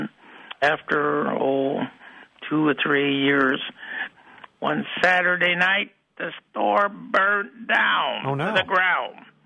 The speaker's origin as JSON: {"language": "English", "town": "Omaha", "region": "Nebraska", "country": "United States", "moved": "as an adult", "lives_now": "Milwaukee, United States", "said": "I'm originally from Omaha, Nebraska."}